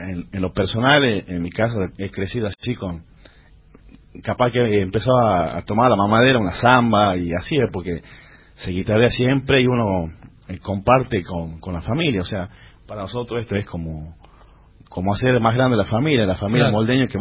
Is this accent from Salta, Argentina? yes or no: yes; Salta, Argentina; somos salteños